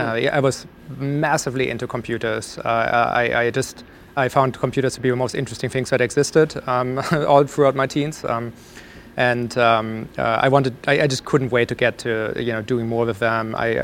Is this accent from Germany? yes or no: yes; Germany; So I grew up in Germany.